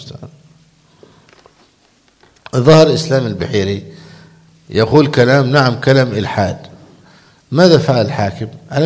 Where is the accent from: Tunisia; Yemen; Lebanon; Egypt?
Egypt